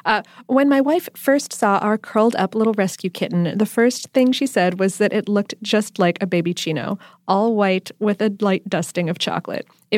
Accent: Australia; my home country of Australia.

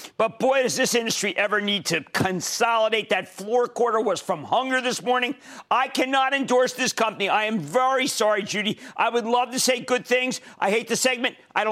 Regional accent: New Jersey, United States; Let's go to Diane in my home state, New Jersey.

